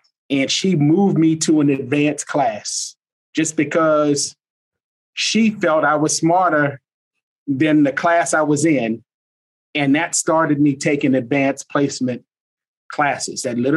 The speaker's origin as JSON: {"language": "English", "town": "New York City", "region": "New York", "country": "United States", "tie": "born or raised there", "said": "When you growing up in the hood, I grew up in New York City."}